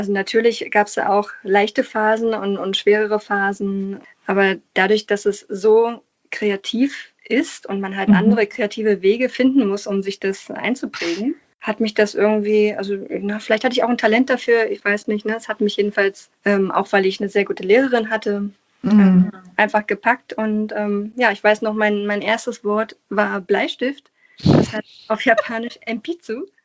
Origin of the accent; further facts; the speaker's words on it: Berlin, Germany; da hatte ich als eingeborene Berlinerin die Gelegenheit, an einem Gymnasium in Berlin schon an der Oberschule eben Japanisch zu lernen.